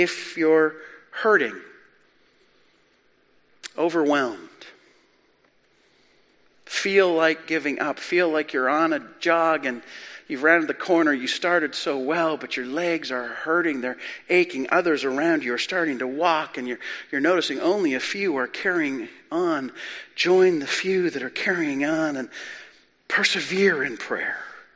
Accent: Calgary, Alberta, Canada; now in Lower Mainland, Canada; I grew up in Calgary where there is snow. I am now a lower mainland driver.

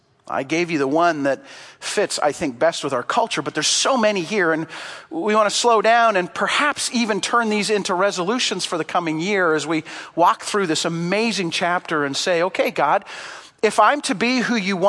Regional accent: Canada; I think one of the reasons that we are in an anxiety crisis as a Canadian culture is because we are in an identity crisis.

